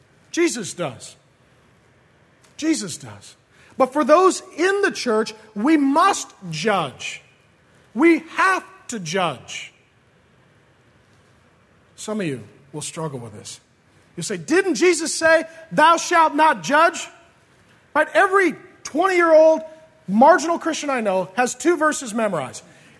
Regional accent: SeaTac, Washington, United States; Walking distance to my house growing up was 3 or 4 strip clubs. I grew up in SeaTac. Not a lot of Bible thumpers come out of airport areas, right?

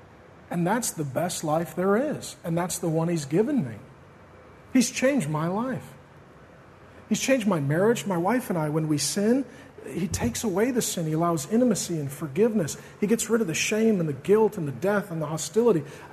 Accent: Seattle, Washington, United States; I grew up in South Seattle, originally between West Seattle and more down by White Center, toward West Seattle. My family moved to SeaTac when I was about 10. I love this area.

